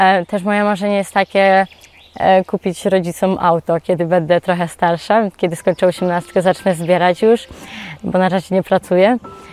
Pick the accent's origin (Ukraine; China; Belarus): Ukraine; Polish is a second language; now in Poland; Na przykład też wyzywali przez to, że jestem z Ukrainy.